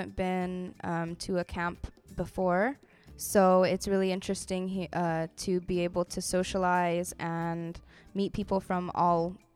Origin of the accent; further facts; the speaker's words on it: Honolulu, Hawaii, United States; I'm from Honolulu